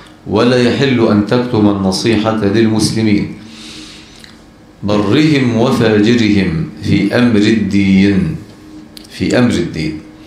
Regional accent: Egypt; حته الذهب دي عندنا في مصر ثمنها مثلا يجي 300,000 جنيه دي يوميته

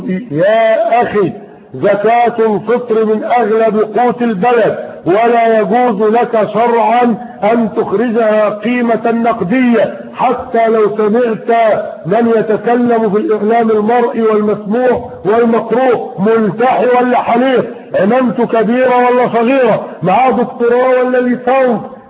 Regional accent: Egypt; ده الحصل عندنا في مصر

